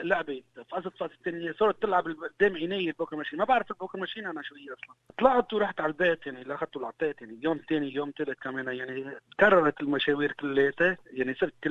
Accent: Lebanon; now in Australia; جيت بقى من لبنان لهون

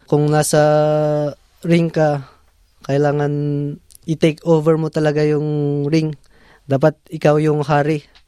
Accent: Sadanga, Cordillera Administrative Region, Philippines; also born or lived in Baguio; Yung roots ko po is I'm from Mountain Province, Sadanga Mountain Province. Doon po kasi ako nag-aral sa Baguio

